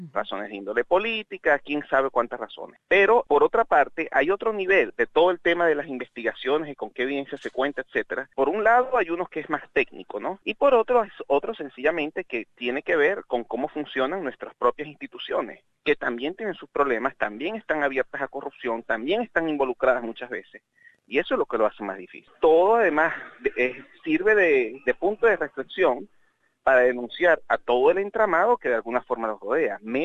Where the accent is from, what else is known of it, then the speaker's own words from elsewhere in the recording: Maracaibo, Zulia, Venezuela; hay un puente que están construyendo a apenas 20 minutos, media hora, donde vive mi familia allá en Maracaibo